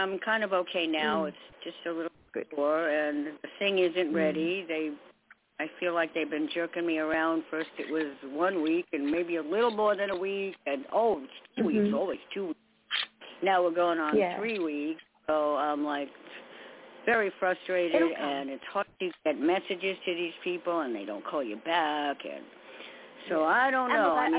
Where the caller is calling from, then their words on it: New York, United States; in New York.